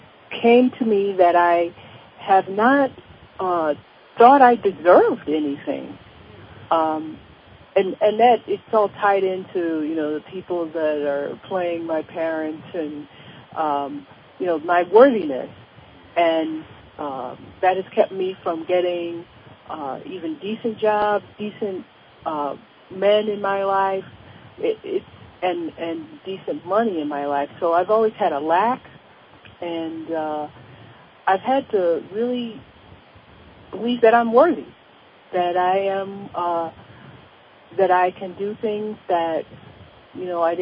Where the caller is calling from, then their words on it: Indiana, United States; I'm calling from Indiana.